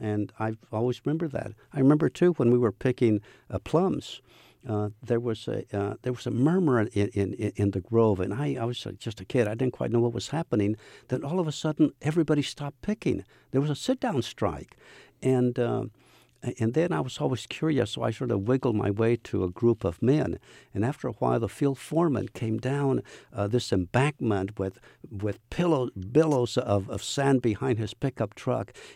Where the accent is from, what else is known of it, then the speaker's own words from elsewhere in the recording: California, United States; born there; My folks came from Mexico. They worked hard. I was born in Orange County at a time when my first job was picking oranges.